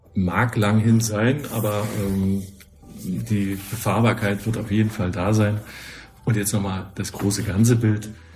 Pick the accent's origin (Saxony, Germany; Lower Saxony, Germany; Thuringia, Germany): Thuringia, Germany; Erfurt; als Erfurter